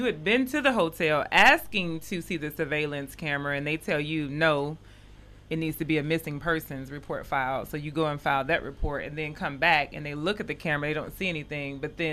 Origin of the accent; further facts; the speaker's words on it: St. Louis, Missouri, United States; What my hometown is known as, St. Louis.